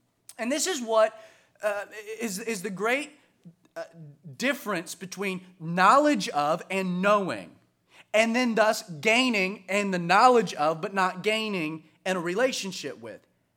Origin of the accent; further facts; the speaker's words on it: the South, United States; There are some of us that know a lot of things, especially growing up in the South, about Jesus.